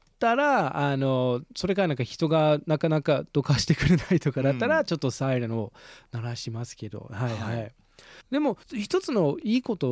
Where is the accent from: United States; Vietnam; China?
United States; Japanese is a second language; now in Japan; やっぱりアメリカ人としてもうアメリカの警察はみんな捕まえようとする